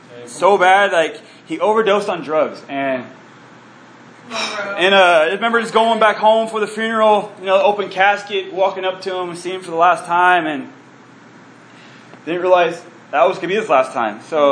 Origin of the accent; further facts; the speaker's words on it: Oregon, United States; But I'm from Oregon, so I grew up with, you know, a certain amount of friends.